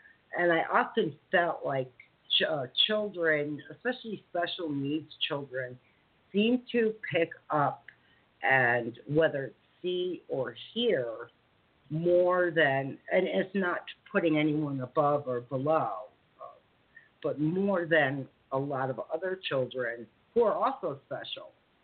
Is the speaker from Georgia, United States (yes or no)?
no; Connecticut, United States; I was a neighbor from Connecticut.